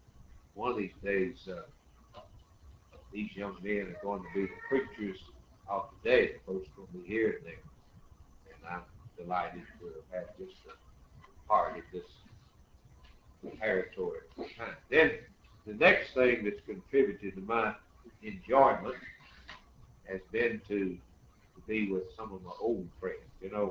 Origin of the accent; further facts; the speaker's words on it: Alabama, United States; I like to come south. I'm originally from Alabama. That's my home.